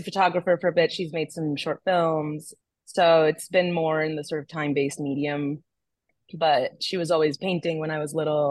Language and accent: English; Barranquilla, Atlántico, Colombia; I come from Barranquilla in Colombia, which is the birth of magic realism.